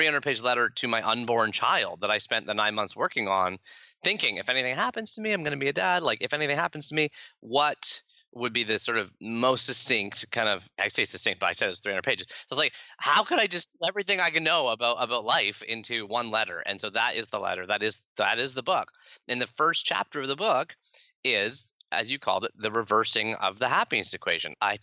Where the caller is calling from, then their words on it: Toronto, Ontario, Canada; I'm in Toronto, Ontario, Canada, North America, Western Hemisphere.